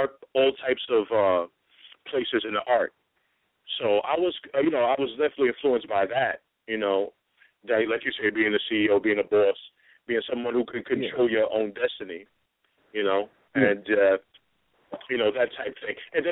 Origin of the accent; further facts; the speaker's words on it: New York City, New York, United States; now in Linden, United States; Like a stone throw away from New York City, but yeah, born and raised in Brooklyn, New York.